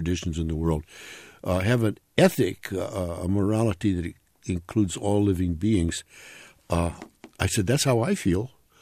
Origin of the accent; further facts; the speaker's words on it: Pacific Northwest, United States; also born or lived in San Francisco; I'm a West Coast guy. I grew up in the Though I was born in San Francisco, my parents moved up to the Pacific Northwest